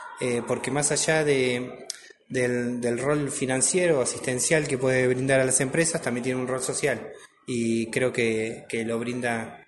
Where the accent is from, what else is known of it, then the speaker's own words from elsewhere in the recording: Ushuaia, Tierra del Fuego, Argentina; born there; Si bien soy nacido en Ushuaia, soy fueguino, trabajé muchos años acá en la sucursal de Río Grande, trabajé 12 años, después me fui a Ushuaia y hoy nuevamente estoy acá